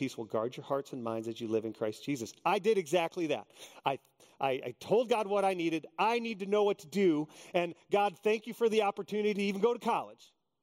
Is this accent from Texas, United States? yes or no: yes; Texas, United States; So I grew up in Texas. So Stephen F. Austin was close. Michigan was really far.